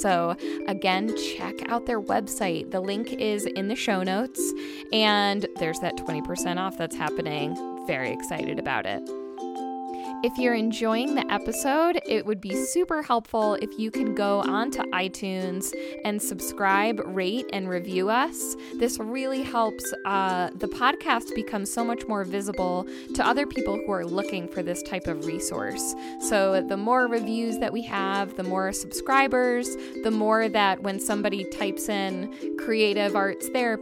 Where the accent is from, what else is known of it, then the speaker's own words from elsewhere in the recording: New York, United States; I'm from New York, and it hasn't been, I feel like, on the East Coast in a really long time.